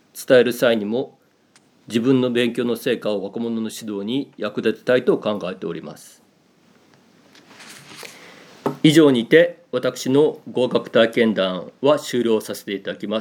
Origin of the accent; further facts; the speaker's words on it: Greater Tokyo, Japan; また東京圏で生まれ育ったこともあり